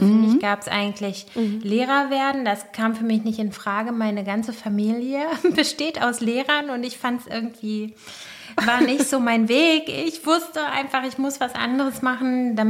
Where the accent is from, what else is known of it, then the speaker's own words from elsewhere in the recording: Lippstadt, North Rhine-Westphalia, Germany; Ich komme aus Lippstadt, das ist in Nordrhein-Westfalen.